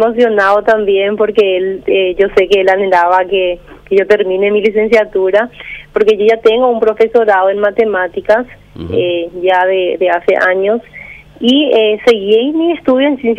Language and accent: Spanish; Mayor Martínez, Ñeembucú, Paraguay; now in Pilar, Paraguay; Nosotros somos de Mayor Martínez. O sea, mis padres siguen viviendo en Mayor Martínez y yo y dos de mis hermanas estamos viviendo en Pilar. O sea, estudiamos y vivimos en Pilar.